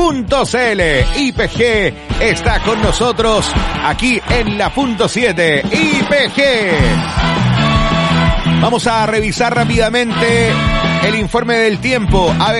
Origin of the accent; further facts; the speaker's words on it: Chile; Somos chilenos, ¿cómo no vamos a encontrar alguna forma? Siempre el chileno busca alguna forma de poder economizar